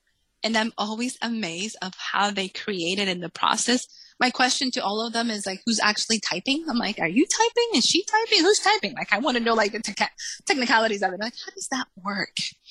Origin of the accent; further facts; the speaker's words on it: New England, United States; also born or lived in New York City; Even moving from up north, I grew up in New England. I went to school in New York City. I was in NYU.